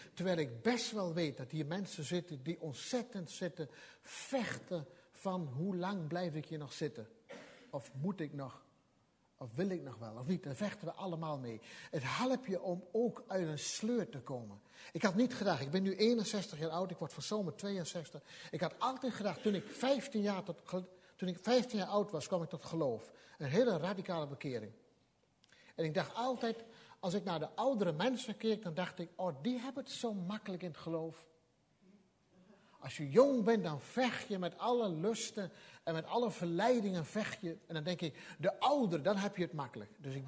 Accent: Gelderland, Netherlands; Ik kom van de Veluwe en denk ik van, och, wat ziet het hier allemaal prachtig uit.

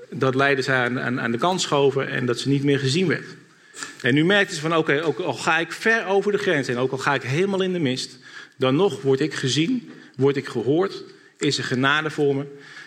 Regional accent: Netherlands; Ik denk dat het ook een beetje in onze aard zit als Nederlanders. Ik denk dat we een volk zijn met veel meningen.

